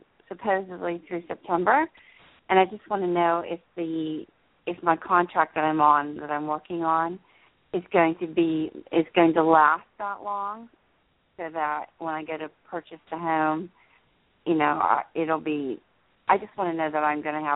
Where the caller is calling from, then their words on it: New Jersey, United States; in New Jersey.